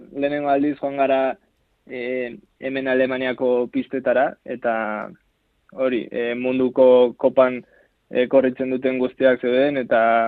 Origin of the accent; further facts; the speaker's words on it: Basque Country, Spain; also born or lived in Brazil / Navarre; Ni han jaio nintzen Brasilen, eta bi urterekin ona etorri nintzen Euskal Herrira. Eta hori hasieran Gipuzkoan bizi ginen, gero Nafarroa joan ginen, Izabara, Belaguan, eta orain Etxaurin bizi nahi.